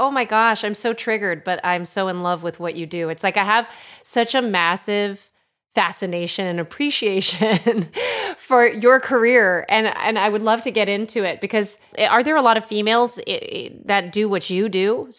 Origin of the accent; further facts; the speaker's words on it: Connecticut, United States; growing up in Connecticut, where I'm originally from, there was a little bit of that, go out there, go into the woods when you have the free time.